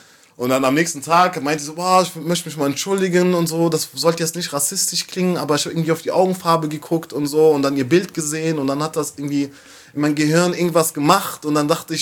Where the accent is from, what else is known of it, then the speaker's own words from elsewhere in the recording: Waiblingen, Baden-Württemberg, Germany; born there; Ich bin in Weiblingen geboren, also hier von Stuttgart eigentlich. Meine Mom ist aus Iran und mein Vater ist aus Kongo. Quasi Schwarzer und Kanake in einem.